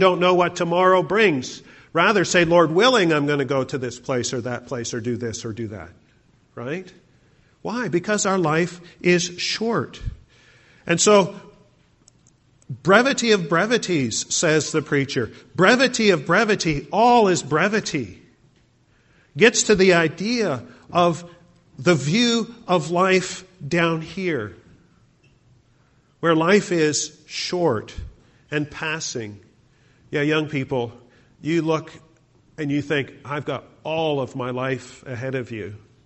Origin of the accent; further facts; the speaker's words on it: Canada; just as cold as it does where I grew up in Canada.